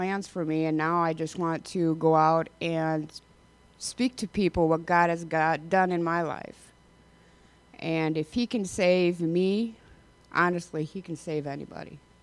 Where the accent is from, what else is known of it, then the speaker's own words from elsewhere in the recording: Decorah, Iowa, United States; And now this is my hometown, actually. And when my mom said, we're moving back to Decorah, I'm like, moving back to Decorah? What's in Decorah?